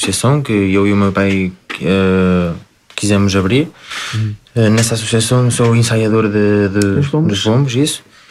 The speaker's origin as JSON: {"language": "Portuguese", "region": "Viana do Castelo", "country": "Portugal", "said": "Sou de Viana do Castelo."}